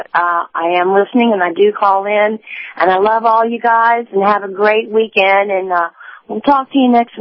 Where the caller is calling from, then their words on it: San Antonio, Texas, United States; Good morning, Captain. … in San Antonio, hanging in with you almost every night, sir.